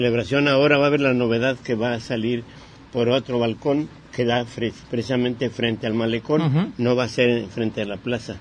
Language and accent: Spanish; Mexico; casi siempre somos los mexicanos como que nos hemos impuesto en eso y en los mariachis en todo el mundo.